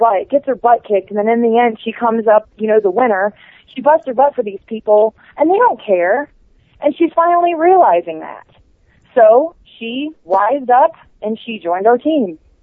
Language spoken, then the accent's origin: English; Ohio, United States; just because we're from Ohio, just because we're from the Midwest.